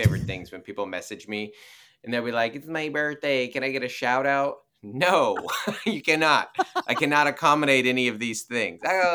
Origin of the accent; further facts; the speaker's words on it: Seattle, Washington, United States; now in San Diego, United States; I'm from Seattle. I live in San Diego.